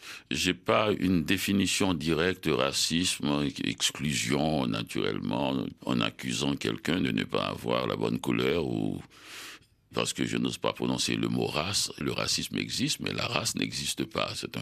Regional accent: Haiti; now in North America; puisque je viens de la République d'Haïti, un pays qui était indépendant depuis plus de 200 ans, et je suis arrivé en 76 en Amérique du Nord.

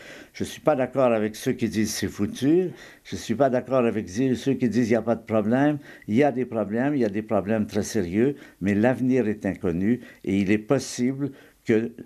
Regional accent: Quebec, Canada; quand j'étais enfant, j'étais au Québec et j'étais un bon catholique, croyant

